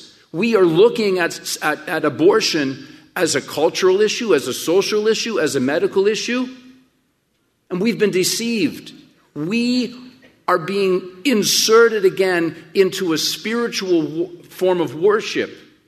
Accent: Canada; I'm up from Canada originally.

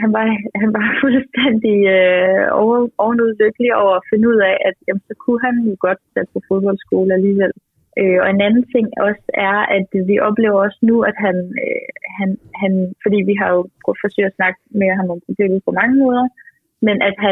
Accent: Jutland, Denmark; Jeg er fra Jylland, og det er lidt sådan er det bare, og det gør man.

